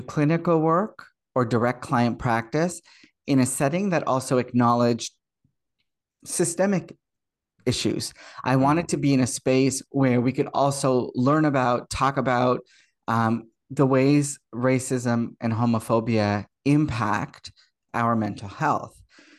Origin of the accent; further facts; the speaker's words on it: Toronto, Ontario, Canada; I did my undergraduate degree at the University of Waterloo, which is just a short distance away from Toronto, my hometown.